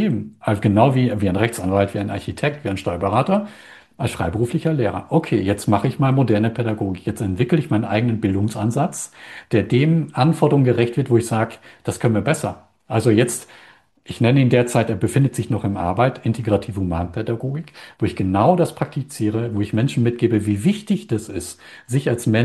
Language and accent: German; Lower Saxony, Germany; also ich komme ja auch aus Friesland